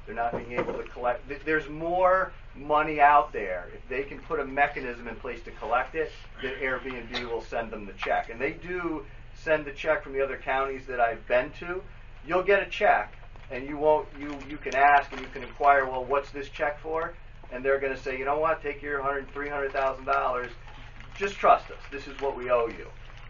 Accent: Albany, New York, United States; I'm from Albany, New York.

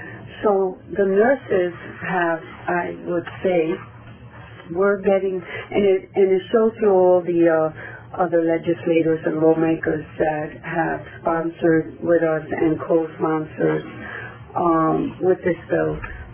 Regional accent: Kingston, New York, United States; but more because I am from Kingston

